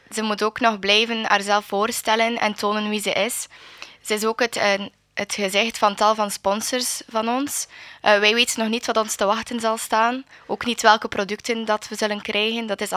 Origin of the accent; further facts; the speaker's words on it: Bruges, West Flanders, Belgium; ik ben finaliste Miss Présence. Ik kom uit Brugge. Ik ben een 19-jarige student die de opleiding sociaal werk volgt.